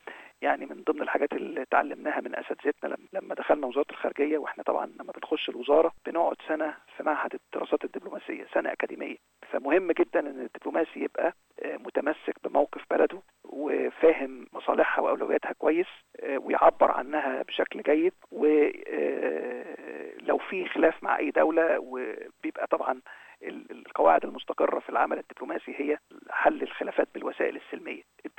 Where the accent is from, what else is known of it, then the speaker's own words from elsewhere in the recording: Cairo, Cairo Governorate, Egypt; moved away as an adult; now in Australia; ولدت في القاهرة في جمهورية مصر العربية عام 1964، وخدت كل تعليمي يعني الأساسي في مصر حتى الثانوي، ثم التحقت بالجامعة الأمريكية بالقاهرة وتخرجت فيها عام 1989